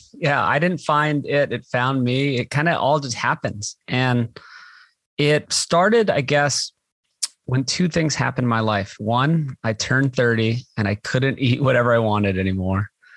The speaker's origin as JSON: {"language": "English", "region": "Hawaii", "country": "United States", "tie": "born or raised there", "said": "I guess a little more about me. I grew up in Hawaii."}